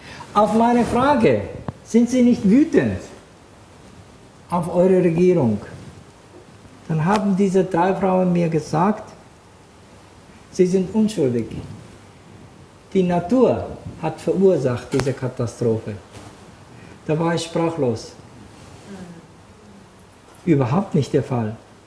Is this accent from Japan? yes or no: yes; Japan; jedes kleine Kind bei uns in Japan weiß ja selbst, weil diese kleinen Schulkinder in Japan auch jedes Jahr regelmäßig in ihren Schulen sogar Training bekommen.